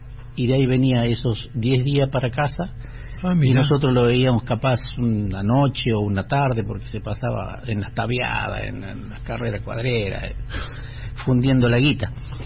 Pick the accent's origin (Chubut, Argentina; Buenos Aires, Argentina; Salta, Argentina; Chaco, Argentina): Salta, Argentina; General Güemes; born there; Yo nací en General Güemes